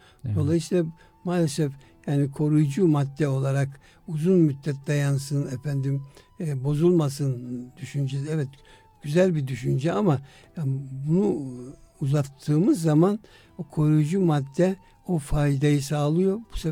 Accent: Antalya, Turkey; biz Antalyalıyız ve Akdeniz mutfağına sahibiz.

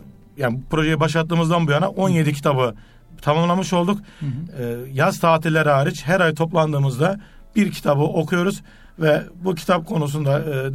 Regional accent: Osmaniye, Turkey; born there; Osmaniye doğumluyum. Osmaniye'de yaşıyorum. Osmaniye'de bir ilkokulunda yönetici olarak, okul müdürü olarak görev yapmaktayım.

